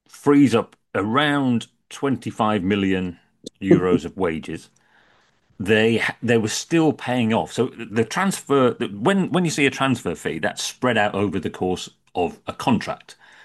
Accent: England, United Kingdom; we can't talk, we're English.

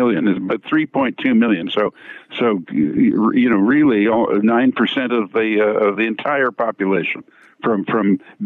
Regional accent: Canada; I'm embarrassed as a Canadian to confess to you and to your listeners the following embarrassing fact.

